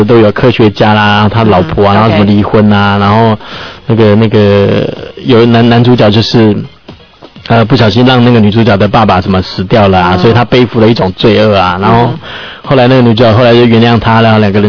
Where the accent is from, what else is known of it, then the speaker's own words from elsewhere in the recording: Taiwan; 可是我们台湾这边是发生所谓的这个台风嘛